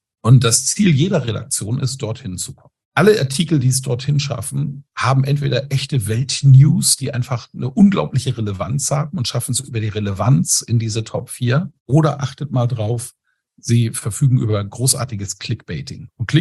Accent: Schleswig-Holstein, Germany; Wir kommen aus einem eher konservativen Haus. Mein Vater war Bauer, die hatten einen großen Bauernhof. Und wie alle Bauern in Schleswig-Holstein, wo ich groß geworden bin, war auch mein Vater eher mit rechts

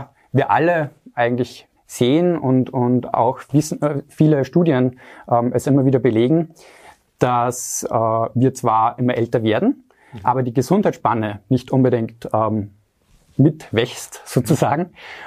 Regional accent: Austria; Genau, also ich komme aus Österreich.

